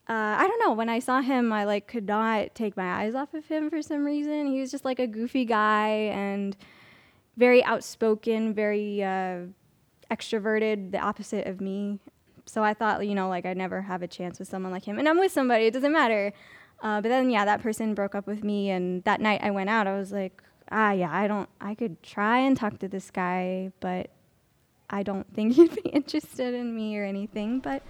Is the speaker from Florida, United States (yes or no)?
yes; Titusville, Florida, United States; now in Houston, United States; I'm from Titusville, Florida. I moved to Houston about 3 years ago.